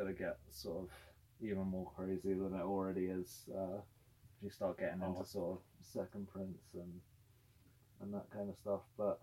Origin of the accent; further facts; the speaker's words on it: United Kingdom; I'm from all the way in the UK.